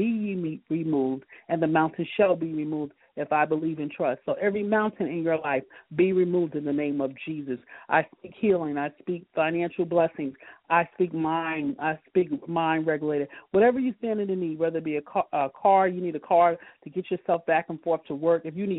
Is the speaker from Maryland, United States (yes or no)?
no; Miami, Florida, United States; You know, I'm from Miami, Florida, haven't been there in years. But I can remember as a little girl, when the storm came, that the palm trees were still standing.